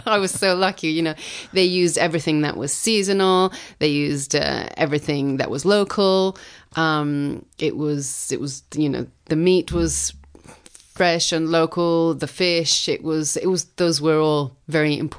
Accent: Italy; now in United Kingdom; I've always been a bit of a foreigner wherever I was, because even though I grew up in Italy, I went to, an international school, and my parents weren't 100% classic Italian, I was considered a bit of a foreigner. I moved to England. I didn't grow up in England

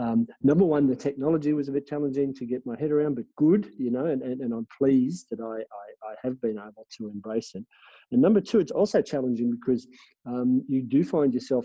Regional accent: Australia; because I am an Aussie writing books

